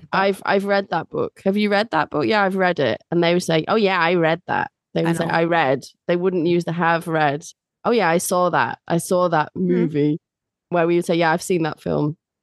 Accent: United Kingdom; I'm a British teacher

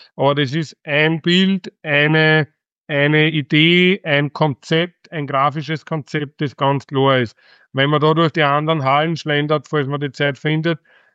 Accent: Austria; als Österreicher

